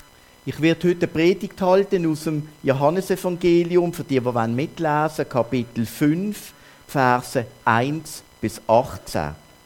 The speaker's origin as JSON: {"language": "German", "country": "Switzerland", "accent": "Swiss German", "said": "Ich hoffe, ihr versteht meinen Dialekt, auch wenn ich nicht Berndeutsch rede."}